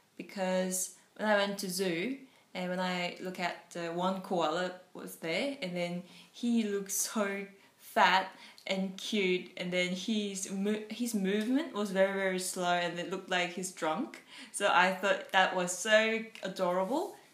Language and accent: English; Seoul, South Korea; I'm from Seoul, capital city of South Korea.